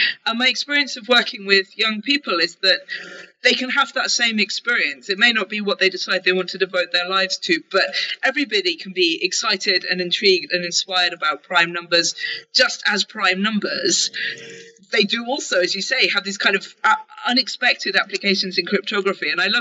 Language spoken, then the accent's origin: English; United Kingdom; I'm a Brit